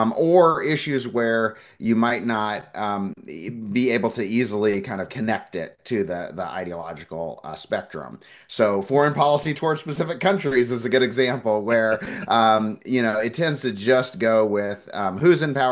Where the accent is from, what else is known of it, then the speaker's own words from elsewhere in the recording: Missouri, United States; Yeah, well, I'm originally from Missouri, and in northern Missouri, you know, used to be represented by Democrats as well